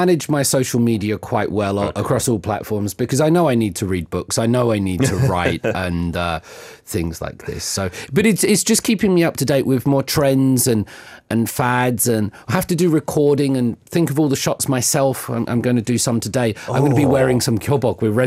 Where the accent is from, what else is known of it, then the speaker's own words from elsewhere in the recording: United Kingdom; So we come from the United Kingdom and we have so many big cities.